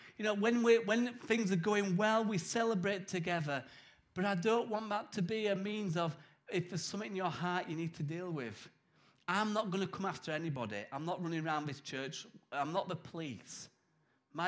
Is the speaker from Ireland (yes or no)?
no; United Kingdom; But being British, we just go, lie, lie, lie, lie, lie.